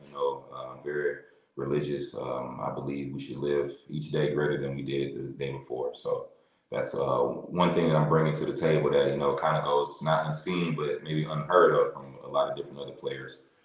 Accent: Atlanta, Georgia, United States; I'm from Atlanta, Georgia. I was born and raised here. I went to school in Valdosta, Georgia.

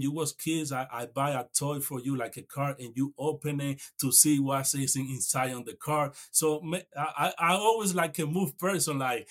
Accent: Dominican Republic; English is a second language; moved away as an adult; So I grew up in Dominican Republic. I come here when I was 18 years old, and I come 2012. And this year, I'm going to turn 13 years old in this country. So basically, I learned English when I work at the barbershop, never go to the school

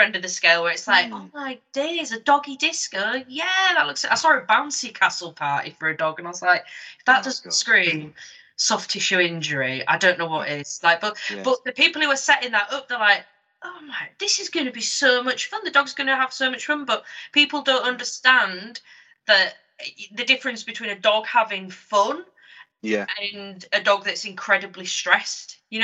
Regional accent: Yorkshire and the Humber, United Kingdom; I don't know if it's because I'm from Yorkshire, but I just say things how it is.

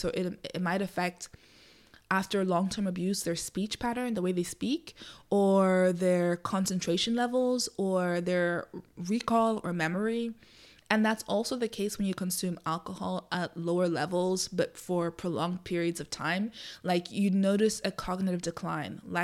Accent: Ireland; I grew up in Ireland, as I might have mentioned in other episodes.

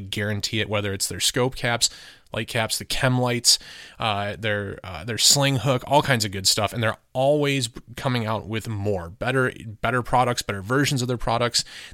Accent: Clinton Township, Michigan, United States; I grew up in Clinton Township, like 16 and Harper.

